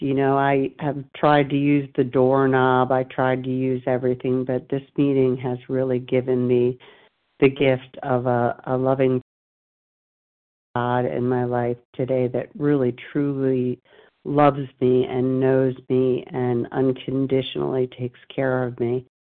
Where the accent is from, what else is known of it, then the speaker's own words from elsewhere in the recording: Delaware, United States; I'm from Delaware.